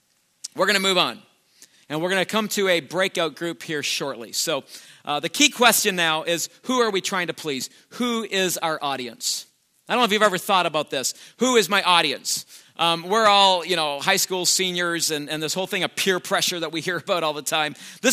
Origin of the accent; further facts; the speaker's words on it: Canada; now in United States; I want to tell you something as a Canadian coming to America. That was one of the hardest things for me, and I kid you not, that was one of the hardest things for me as a Canadian, coming to America